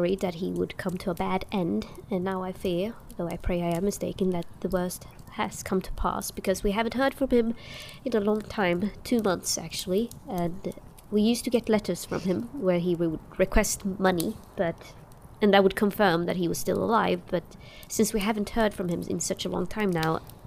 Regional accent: London, United Kingdom; I am born and raised in London.

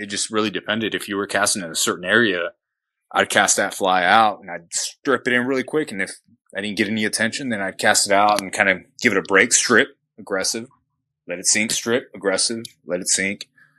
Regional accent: Texas, United States; born there; I mean, I was born in Texas, you know, grandparents, they're from Mexico, but they picked up on the Tex-Mex thing quick. So did I.

